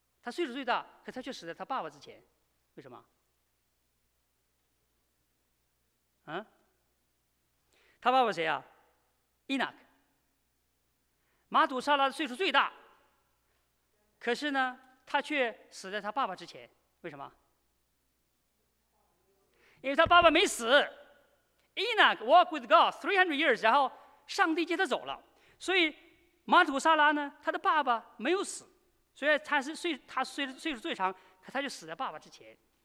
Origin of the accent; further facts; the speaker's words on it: China; 我们大陆哈，我是大陆人，所以比较大了解大陆。